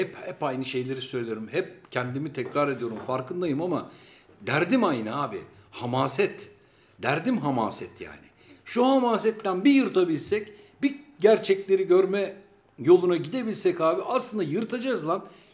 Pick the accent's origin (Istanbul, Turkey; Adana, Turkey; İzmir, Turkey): Istanbul, Turkey; Beşiktaş; Allah doğma büyüme Beşiktaş değil mi? İşte 28 sene yaşadım abi orada.